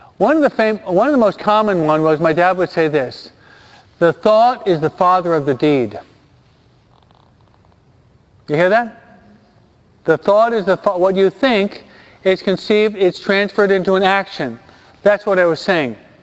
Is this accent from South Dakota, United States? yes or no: no; Hawaiian Gardens, California, United States; In California, we actually have a casino in Hawaiian Gardens. I'm from Hawaiian Gardens, no?